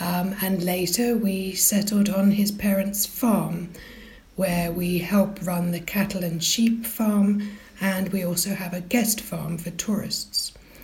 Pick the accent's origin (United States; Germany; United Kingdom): United Kingdom; Cambridge, East of England; moved away as an adult; now in Namibia; I'm from England. I was born in Cambridge, but now I live in Namibia. I came to Namibia over 10 years ago as a student to do research on giraffe in one of the national parks.